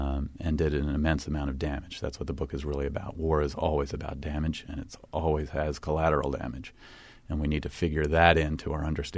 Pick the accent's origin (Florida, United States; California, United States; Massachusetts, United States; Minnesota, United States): Florida, United States; I grew up in Florida, in Central Florida.